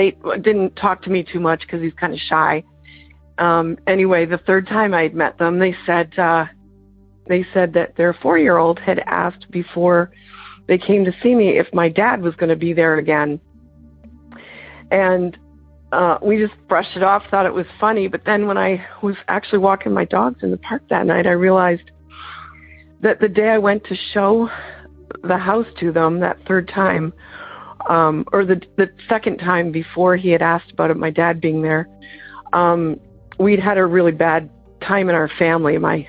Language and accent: English; Canton, Michigan, United States; I'm from Michigan, Canton, Michigan.